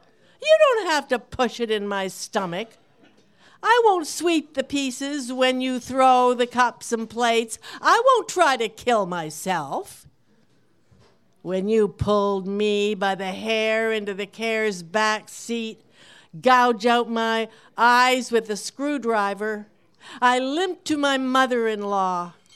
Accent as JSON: {"language": "English", "region": "Ontario", "country": "Canada", "tie": "born or raised there", "said": "I'm Canadian too, and I grew up in Ontario."}